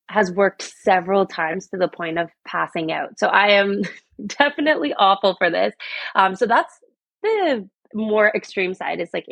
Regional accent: Thornbury, Ontario, Canada; And so I was raised in Thornbury, Ontario. And so I am a small town girl.

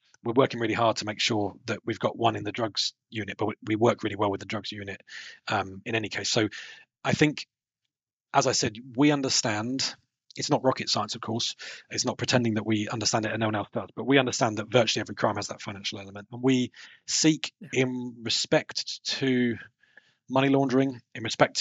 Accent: United Kingdom; So I'm here. I'm British, and I'm British seconded official.

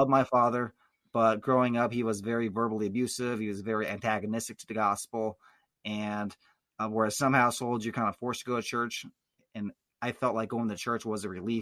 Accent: Missouri, United States; I grew up in Lake of the Ozarks. My father was a secular Jew, and he was non-religious, didn't want anything to do with Jesus. And my mother was a very devout believer.

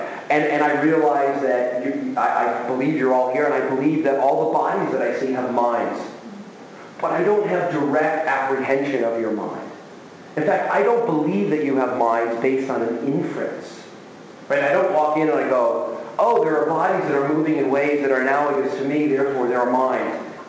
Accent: Las Vegas, Nevada, United States; My first job was at UNLV. So I got hired at my hometown, which was great.

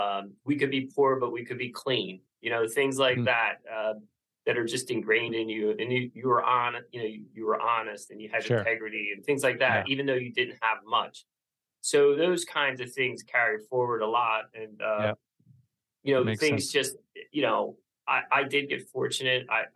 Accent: Philadelphia, Pennsylvania, United States; I'm from the Philadelphia area.

